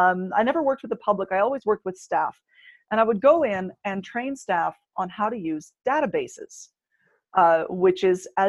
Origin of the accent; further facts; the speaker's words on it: Canada; And I've got clients in Canada, my home country, as well as the US and in Europe.